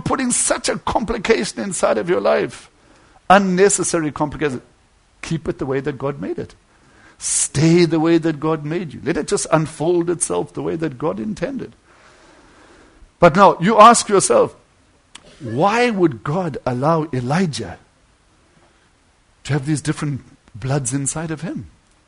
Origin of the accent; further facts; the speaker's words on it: Kentucky, United States; And because I was from Kentucky and her being a squaw, they called me a squab, a Kentucky squab.